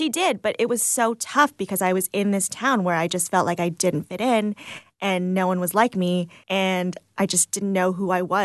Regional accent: Whitby, Ontario, Canada; Like I grew up in a predominantly white town. I grew up in Whitby and everyone around me was white.

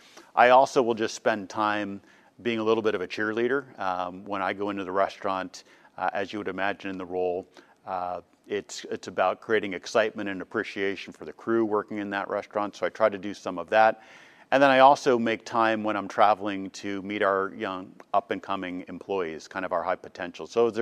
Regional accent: Cincinnati, Ohio, United States; also born or lived in Boston / East Coast; So I was born in Boston, grew up on the East Coast until we started moving around, went to high school in Cincinnati, and then ultimately went to college down in North Carolina.

